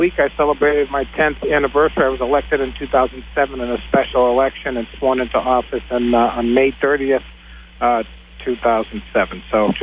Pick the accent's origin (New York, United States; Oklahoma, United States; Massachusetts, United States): Massachusetts, United States; Dedham; My hometown is Dedham